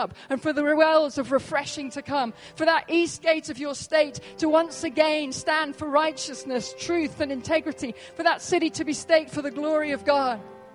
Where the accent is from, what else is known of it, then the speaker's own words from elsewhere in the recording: Oxford, South East England, United Kingdom; You know, we come from Oxford in the UK